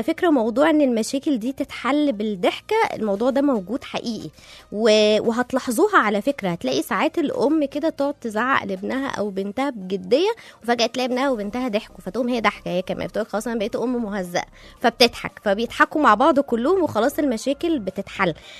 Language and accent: Arabic; Egypt; قال عشان احنا معروفين بالشعب اللي دمه خفيف وروحه حلوة